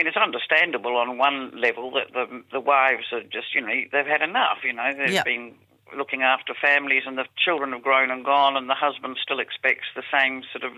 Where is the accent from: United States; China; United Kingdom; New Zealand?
New Zealand; Auckland; also born or lived in Christchurch; I was born and raised in Auckland, but I ran off down to Christchurch, and I did my undergraduate degree at Canterbury. And so that was 1979, 80, 81